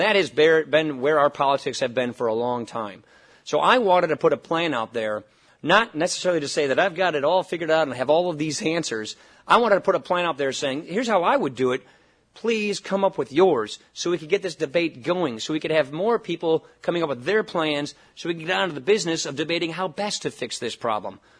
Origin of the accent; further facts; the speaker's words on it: Wisconsin, United States; I come from Wisconsin. A lot of these ideas came from Wisconsin to begin with.